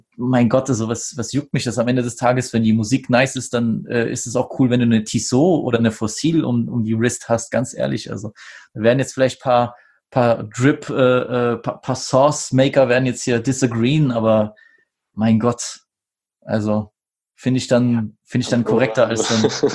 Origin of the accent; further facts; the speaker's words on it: Saxony, Germany; ich als Sachse